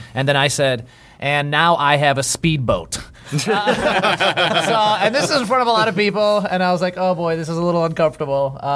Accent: Chicago, Illinois, United States; I was born and raised in Chicago.

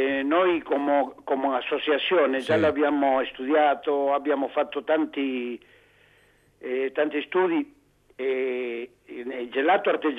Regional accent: Vibo Valentia, Calabria, Italy; Per mia voce sicuramente m'avete capito di dove sono io. Sono calabrese.

